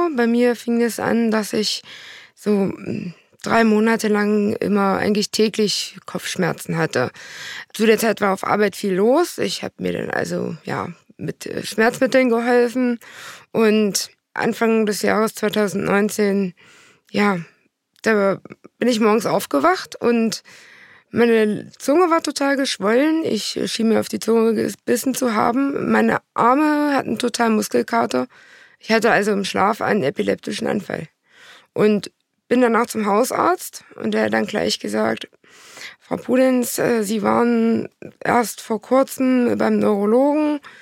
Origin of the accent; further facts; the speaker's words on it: Thuringia, Germany; Ich komme aus Nordthüringen, aus einem ganz kleinen Dorf